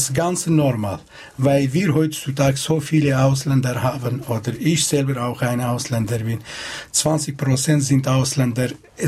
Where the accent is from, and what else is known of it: Switzerland